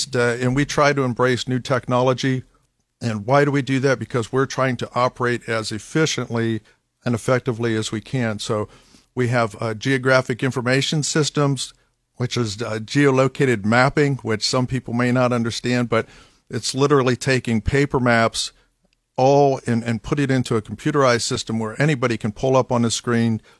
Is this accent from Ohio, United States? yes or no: yes; Canton, Ohio, United States; Yeah, born and raised in Canton, son of a school teacher, Canton City school teacher.